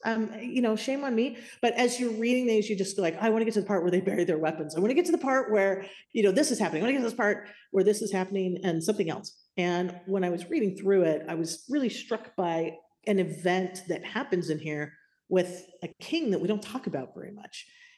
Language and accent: English; San Diego, California, United States; We grew up in San Diego. We're identical twins.